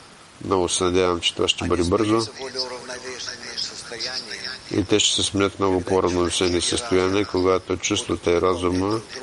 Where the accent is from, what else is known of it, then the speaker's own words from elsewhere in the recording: Israel; аз съм от Израел